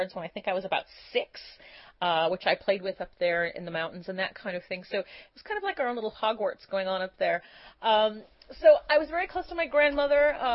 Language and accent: English; Los Angeles, California, United States; growing up in Los Angeles as a, suburban / urban girl, we could escape on the weekends